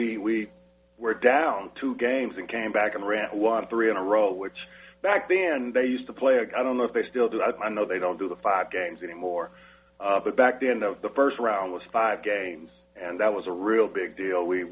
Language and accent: English; the South, United States; And we're both from the South, so we have that kind of relationship thing.